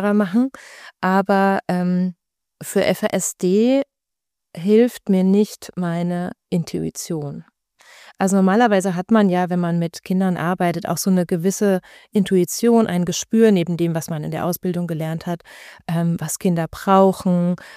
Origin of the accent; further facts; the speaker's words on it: Marburg, Hesse, Germany; also born or lived in Berlin; jetzt in der Marburger Ecke bin. Das ist tatsächlich meine Heimat und ich wusste schon, irgendwann geht's wieder zurück.